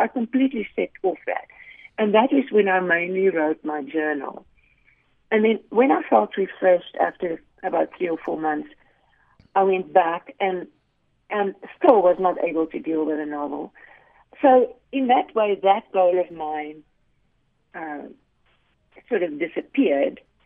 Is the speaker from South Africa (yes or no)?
yes; South Africa; moved away as an adult; my husband and I emigrated from South Africa when we were in our mid-30s. And you know, growing up in a country and being with a community who loves you and so on